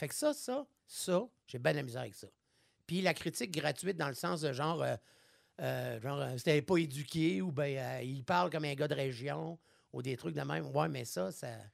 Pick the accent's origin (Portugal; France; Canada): Canada; Quebec City, Quebec; J'arrive chez nous à Québec, je suis chez nous.